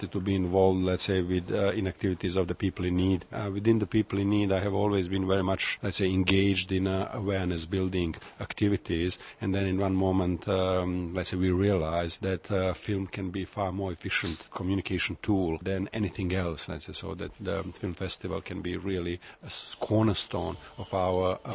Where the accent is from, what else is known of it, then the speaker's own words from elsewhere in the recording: Sarajevo, Federation of Bosnia and Herzegovina, Bosnia & Herzegovina; now in Czech Republic; I'm from originally from Bosnia and Herzegovina, from Sarajevo. I'm living here in Czech Republic since 91. I came here before the war in Bosnia